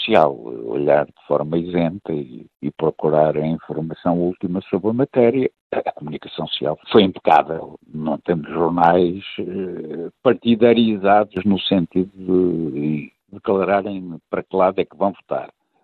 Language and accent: Portuguese; Portugal; como português e adepto deste regime competitivo